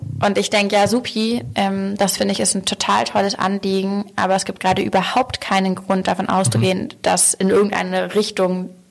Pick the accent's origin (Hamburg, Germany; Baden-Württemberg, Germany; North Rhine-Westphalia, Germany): Hamburg, Germany; ich spreche schon ja als Hamburgerin auch.